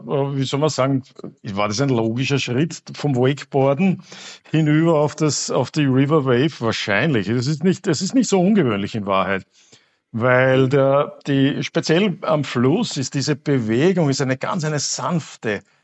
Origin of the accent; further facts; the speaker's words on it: Austria; also born or lived in Maldives / Thailand; als typischer Österreicher